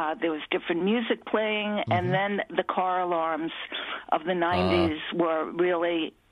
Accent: New York, United States; now in Nyack, United States; I grew up in Washington Heights in the 1950s

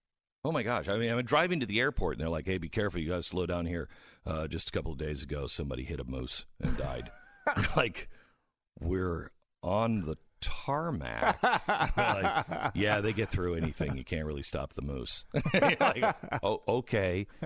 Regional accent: Seattle, Washington, United States; I mean, that's what I grew up in Seattle.

